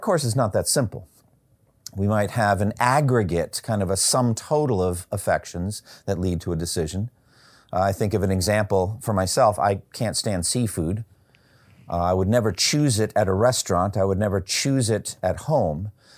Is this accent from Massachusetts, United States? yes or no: yes; Boston, Massachusetts, United States; For me, I grew up in Boston, and I'm a big Red Sox fan.